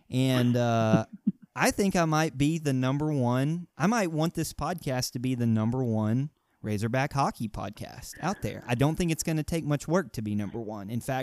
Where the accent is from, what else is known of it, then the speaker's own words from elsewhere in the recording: Arkansas, United States; now in Middle Tennessee, United States; And I'm telling you, I know growing up in Arkansas, literally I thought hockey was the weirdest sport out there.